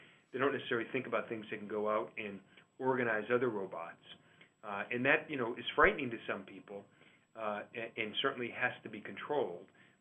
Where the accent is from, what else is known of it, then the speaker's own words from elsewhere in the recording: Boston, Massachusetts, United States; I'm from the Boston area, and so, we get, lots of ice storms and about 4 or 5 accidents first day of storm.